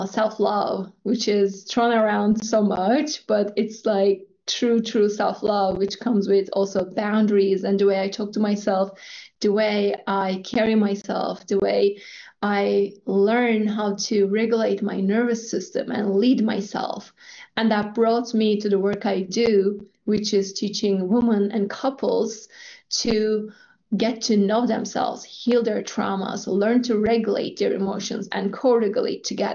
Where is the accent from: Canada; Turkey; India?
Turkey; my story is just growing up in Turkey in a family that looked really perfect from the outside.